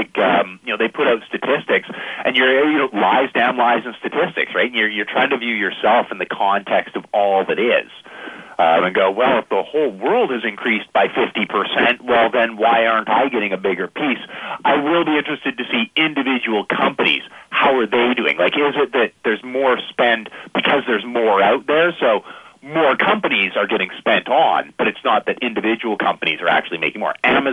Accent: Canada; I'm Canadian. I know about Thanksgiving and American Thanksgiving.

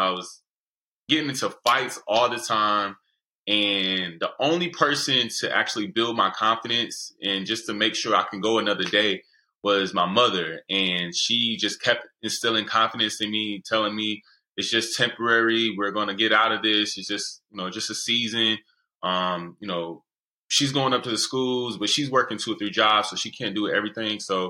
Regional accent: Connecticut, United States; born there; So I come from Connecticut. I was born up there. I wasn't raised up there, but I was born in Connecticut and I'm the only child.

